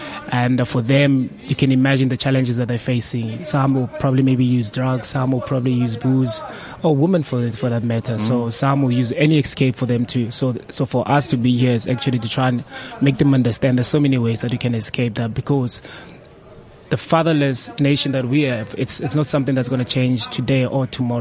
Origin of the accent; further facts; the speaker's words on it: Soweto, Gauteng, South Africa; We're from Soweto. So for us to come back here and share stories with the boys actually from Soweto, it's an opportunity for us, and we're happy to have it